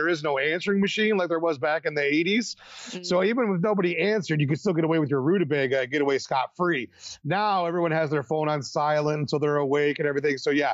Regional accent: Detroit, Michigan, United States; You know, I'm from Detroit.

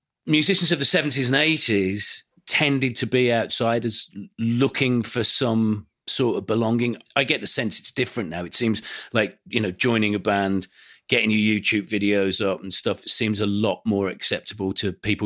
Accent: Birmingham, West Midlands, United Kingdom; born there; And the first house that we lived in when I was born was in Aston, you know, on the outskirts of Birmingham city centre, a few doors down from … birthplace.

